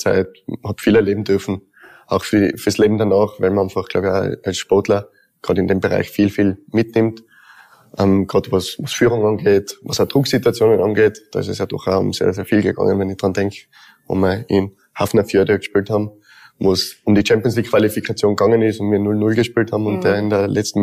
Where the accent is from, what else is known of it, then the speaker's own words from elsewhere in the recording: Tyrol, Austria; Zweites Zuhause, ich bin ja eigentlich aus Tirol.